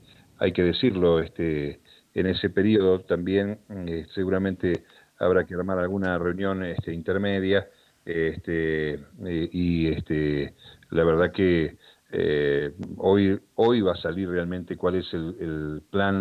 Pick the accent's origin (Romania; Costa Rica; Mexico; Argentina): Argentina; Hay una costumbre complicada para nosotros que somos argentinos, que comemos alguna cosa muy rápida sobre el mediodía.